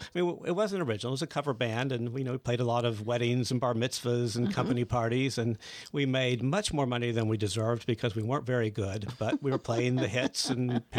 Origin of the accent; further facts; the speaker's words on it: Midland, Texas, United States; No, a long way from here in the West Texas desert in the town of Midland, Texas.